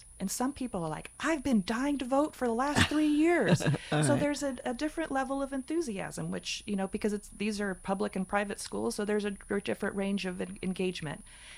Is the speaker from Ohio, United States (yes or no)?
no; Dallas, Texas, United States; I grew up in Dallas, Texas